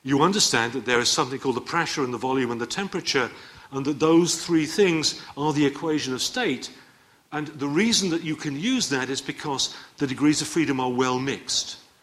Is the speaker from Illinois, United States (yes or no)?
yes; Chicago, Illinois, United States; I mean, now, for example, I come from Chicago.